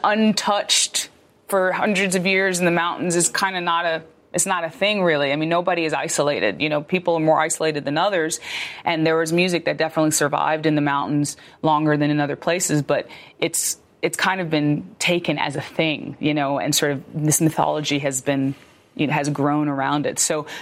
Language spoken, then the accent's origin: English; North Carolina, United States; I mean, I'm from North Carolina, and we did not learn this in school.